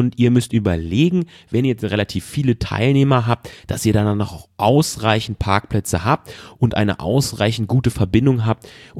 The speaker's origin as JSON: {"language": "German", "region": "North Rhine-Westphalia", "country": "Germany", "said": "ich komme aus NRW und in NRW gibt es sehr, sehr viel Industrie"}